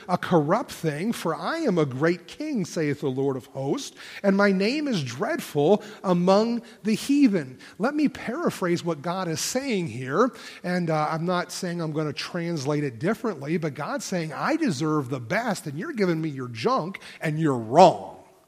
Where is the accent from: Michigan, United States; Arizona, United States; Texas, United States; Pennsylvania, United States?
Pennsylvania, United States; Harrisburg; I remember our church back when that I grew up in Harrisburg, we were remodeling a office